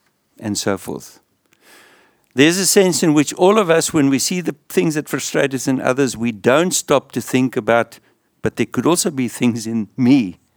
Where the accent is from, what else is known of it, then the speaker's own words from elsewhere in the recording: South Africa; English is a second language; although I had Dutch parents growing up in South Africa, I'd never learned to read or write it